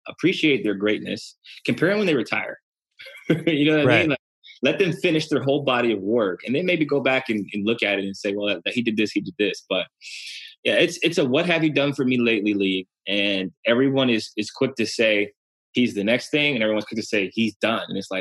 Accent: Ohio, United States; they see I'm from Ohio, so my dad reads the paper every day

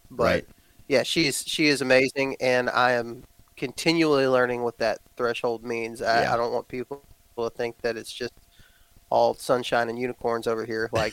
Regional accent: Texas, United States; I was raised in Texas, and so in Texas the hunting scenario is just so much different.

